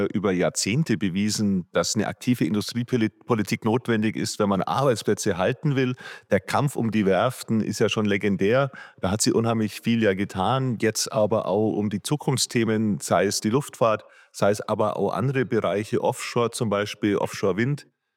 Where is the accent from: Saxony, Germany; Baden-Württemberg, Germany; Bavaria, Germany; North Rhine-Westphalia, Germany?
Bavaria, Germany; Nein, ich komme aus dem Süden und ich bin ein Bayer, aber ein bayerischer Schwabe.